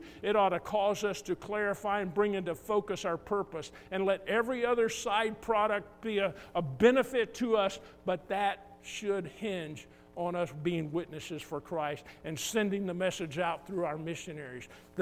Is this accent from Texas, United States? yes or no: yes; Sherman, Texas, United States; I remember sitting in church as a young person growing up in Sherman, Texas